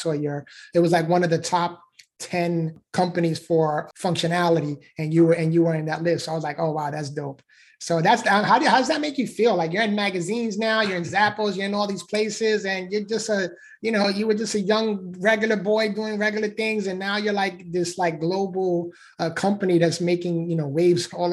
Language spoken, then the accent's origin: English; New York, United States; And I'm from the Bronx, New York